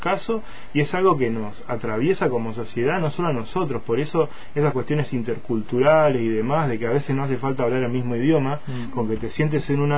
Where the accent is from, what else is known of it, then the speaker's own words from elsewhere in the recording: Argentina; un montón de cosas que tenemos como nosotros, además, adosadas como argentinos.